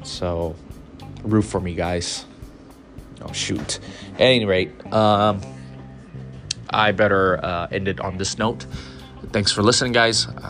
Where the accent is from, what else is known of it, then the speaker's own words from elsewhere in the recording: California, United States; because like my whole life growing up in the Bay Area, I have never seen that before. Mount Diablo, Mission Peak, never heard or seen or heard there was snow up there before.